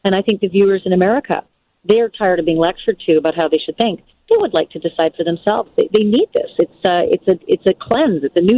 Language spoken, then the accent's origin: English; United States; I'm not being served as an American, and I would like a nice, unbiased product out there.